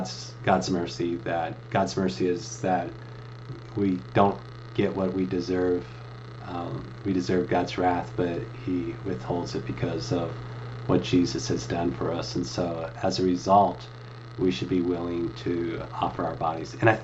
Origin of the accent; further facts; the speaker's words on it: Ithaca, New York, United States; growing up in Ithaca is kind of a mixture of some really.